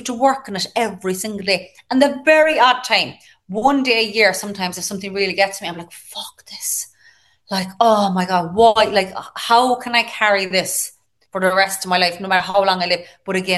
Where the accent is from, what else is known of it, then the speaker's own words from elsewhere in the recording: Ireland; I suppose I would have just gone, yeah, I'm from Ireland